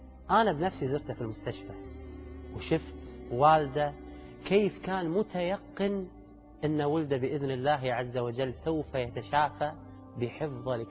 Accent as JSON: {"language": "Arabic", "country": "Kuwait", "said": "أنا أدعوكم الآن إلى ديرتي، فحياكم الله في الكويت."}